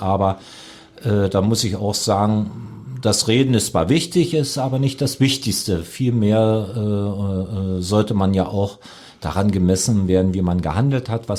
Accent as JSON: {"language": "German", "region": "Brandenburg", "country": "Germany", "said": "Stolz als Lausitzer"}